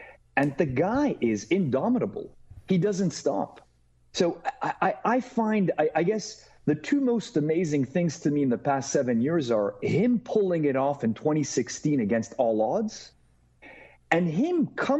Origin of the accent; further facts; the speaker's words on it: Canada; I mean, I would say as a Canadian who is in love with this in this country, he's drawing from the best of the American tradition